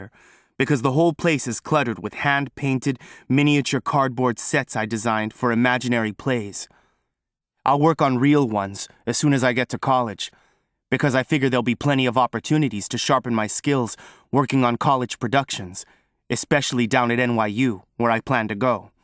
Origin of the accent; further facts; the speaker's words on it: New York City, New York, United States; born there; I know exactly who I am. And no matter what anybody says, I know I was born in New York City for a reason.